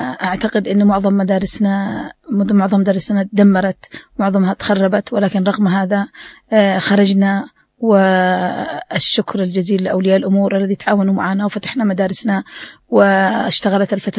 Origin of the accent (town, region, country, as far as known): Yemen